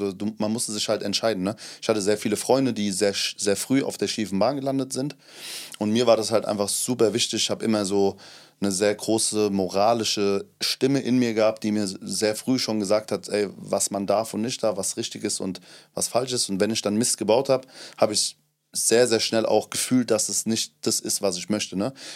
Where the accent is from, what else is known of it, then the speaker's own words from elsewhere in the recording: Hanau, Hesse, Germany; Ich bin in Hanau groß geworden, bei Hanau, in Hanau, also kurz davor. Und habe sehr früh auch Frankfurt kennengelernt, habe dann später in Darmstadt studiert. Also ich habe Hessen so gut es geht mitgenommen.